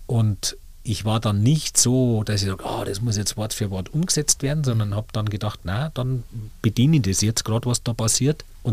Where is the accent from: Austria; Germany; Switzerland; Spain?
Germany; Neuburg an der Donau, Bavaria; Und dann habe ich hab einen ganz guten Freund gehabt in meiner Heimatstadt, in Neuburg an der Donau.